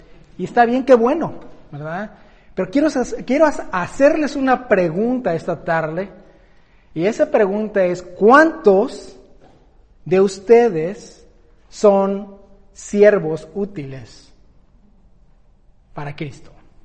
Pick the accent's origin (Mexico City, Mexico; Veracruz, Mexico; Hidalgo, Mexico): Mexico City, Mexico; ya tengo 50 años, ya estoy más para allá que para acá, ¿verdad? Pero cuando era pequeño y todavía vivíamos en la Ciudad de México